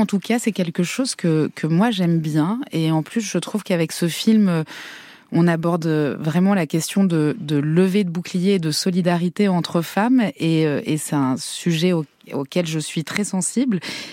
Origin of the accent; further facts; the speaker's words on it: Marseille, Provence-Alpes-Côte d'Azur, France; now in Paris, France; En fait, je suis originaire de Marseille, donc j'ai toujours baigné dans la chaleur.